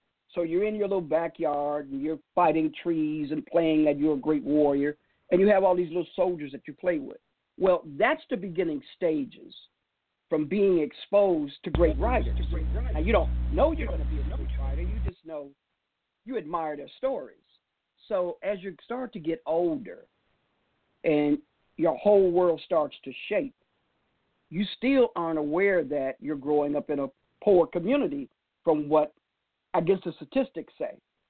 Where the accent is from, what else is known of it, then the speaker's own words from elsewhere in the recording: Chicago, Illinois, United States; Well, the thing is, I grew up in Chicago, Illinois, on the west side of Chicago.